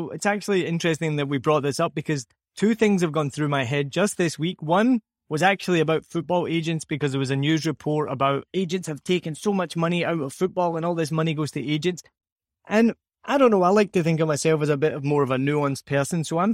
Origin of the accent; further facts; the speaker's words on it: Scotland, United Kingdom; we are both Scottish and we can't add subtitles on the podcast